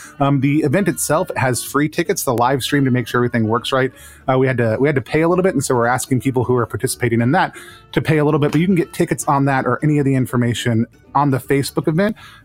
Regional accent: Dallas, Texas, United States; especially those who are in my hometown of Dallas, Texas.

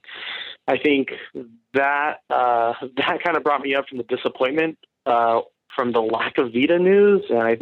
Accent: Bakersfield, California, United States; I'm from Bakersfield, California.

